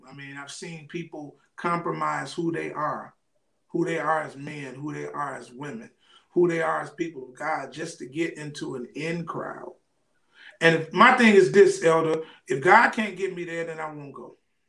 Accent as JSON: {"language": "English", "town": "Chicago", "region": "Illinois", "country": "United States", "said": "I'm a different fella. I'm from Chicago, but I'm really not in the clique, bro."}